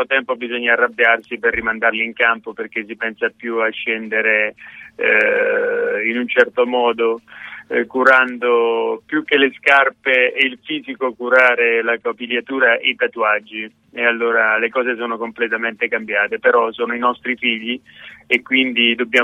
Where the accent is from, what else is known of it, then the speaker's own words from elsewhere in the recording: Molise, Italy; quella caratteristica che mi ha sempre contraddistinto da molisano